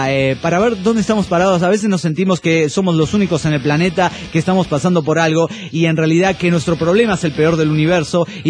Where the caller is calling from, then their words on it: Buenos Aires, Argentina; de Buenos Aires, Argentina.